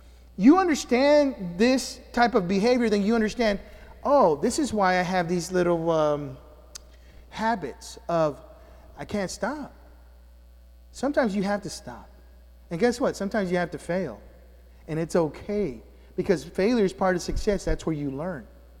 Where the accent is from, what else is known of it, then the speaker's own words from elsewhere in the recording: Houston, Texas, United States; that little kid that didn't have a father growing up in the Houston Heights and Fifth Ward area.